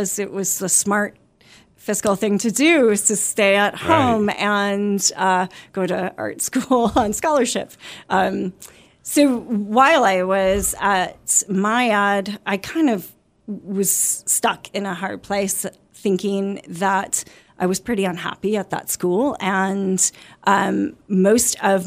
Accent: Milwaukee, Wisconsin, United States; moved away; So born in Milwaukee, Wisconsin, and lived in Wisconsin until the mid-90s.

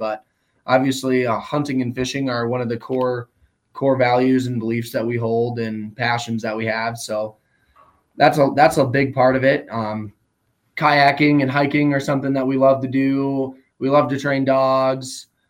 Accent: South Dakota, United States; I grew up and was born and raised in Southeast South Dakota. I kind of had a unique opportunity where I was a little bit in the city and a little bit out of the city.

